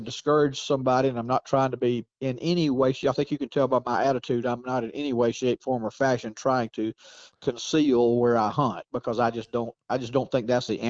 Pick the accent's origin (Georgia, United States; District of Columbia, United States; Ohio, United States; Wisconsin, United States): Georgia, United States; even where I grew up in Georgia, you know, I mean, it's private land, but out here, there's so much public land.